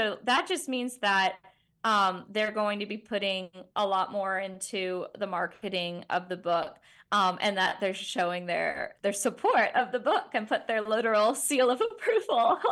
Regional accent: Virginia, United States; my hometown is in Virginia. My parents are in Stanton. My sister's in Elkton. Brothers in Charlottesville.

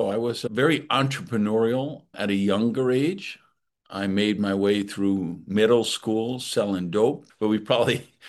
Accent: Madison, Wisconsin, United States; I grew up in Madison, Wisconsin, a single mother who was trying to raise three kids by herself

